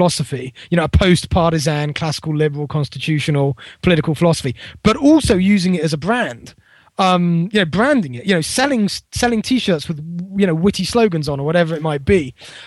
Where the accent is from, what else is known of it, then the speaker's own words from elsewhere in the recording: United Kingdom; I mean, I'm a Brit, I'm looking from the outside, so I have a certain angle.